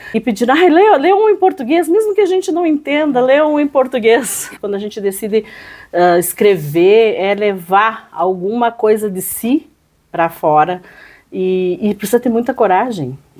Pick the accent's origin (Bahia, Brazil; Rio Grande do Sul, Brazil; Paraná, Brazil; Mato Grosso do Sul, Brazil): Rio Grande do Sul, Brazil; Lagoa Vermelha; eu sou de Lagoa Vermelha, né?